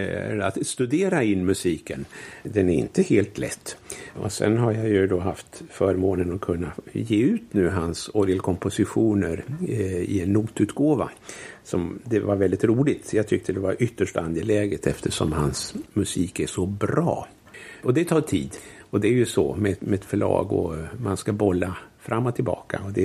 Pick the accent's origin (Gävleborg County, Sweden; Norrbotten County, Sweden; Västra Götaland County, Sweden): Gävleborg County, Sweden; Gävle; även om Gävle är min hemstad och Gävle har också en stor plats i mitt hjärta, så är ändå Gotland nog mitt andliga hem.